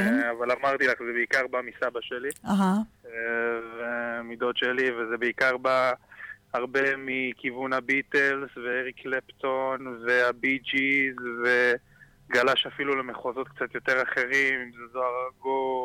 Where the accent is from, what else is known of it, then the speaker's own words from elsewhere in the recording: Ashdod, Southern District, Israel; אני גדלתי באשדוד.